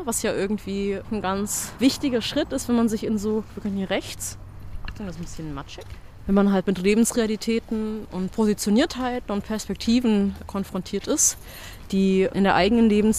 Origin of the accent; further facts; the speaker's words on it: Baden-Württemberg, Germany; als Schwäbin, ich habe schon an unterschiedlichen Orten in Deutschland gelebt. Aber als ich hierher gezogen bin, war das erste Mal, dass ich so in den deutschen Osten gezogen bin.